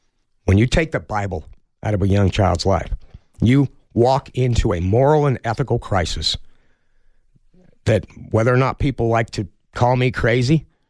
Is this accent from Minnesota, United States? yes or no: no; Utah, United States; I grew up in Utah with Mormons, and we've always been very, very self-reliant.